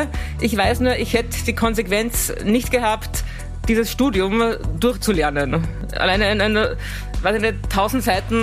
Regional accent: Schörfling am Attersee, Upper Austria, Austria; born there; Das ist natürlich Kammer Schörfling am Attersee, wo ich geboren bin, in Oberösterreich.

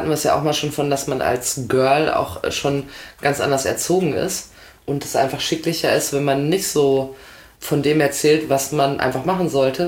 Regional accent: North Rhine-Westphalia, Germany; wenn ich so an meine Jugend in NRW denke

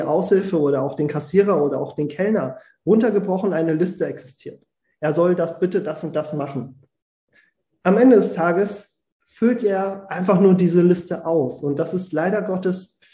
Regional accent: Frankfurt, Hesse, Germany; Gerade ich hier als Frankfurter mit dem größten Flughafen, einem riesen Bahnhof, einer riesigen Kriminalitätsrate.

